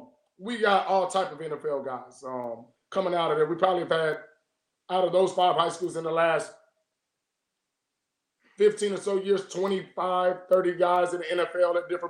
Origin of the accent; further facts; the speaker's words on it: Mesquite, Texas, United States; And most of those people were just coming out of Mesquite, which is my hometown.